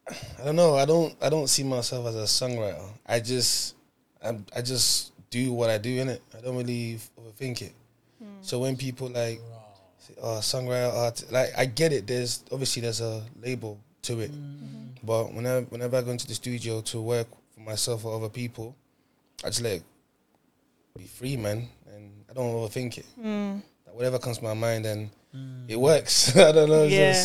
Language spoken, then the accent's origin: English; Nigeria; now in United Kingdom; we live in the UK where, coming from where I come from, I'm a Nigerian guy. I was born there. I'm a Yoruba man, so it's like that culture is instilled in me.